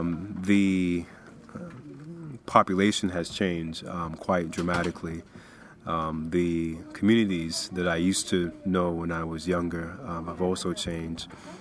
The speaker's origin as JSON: {"language": "English", "region": "Kingston", "country": "Jamaica", "tie": "born there", "said": "I am 39 years old. I was born in Kingston, Jamaica, but my mother is from Ghana, West Africa."}